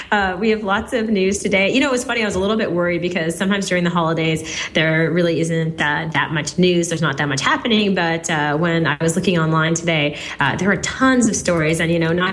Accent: Halifax, Nova Scotia, Canada; from Halifax, Nova Scotia, Canada.

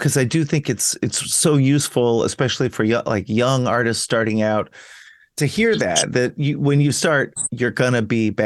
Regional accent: Dallas, Texas, United States; I mean, I grew up in the South in Texas, and we used to go spend the summers in Brainerd.

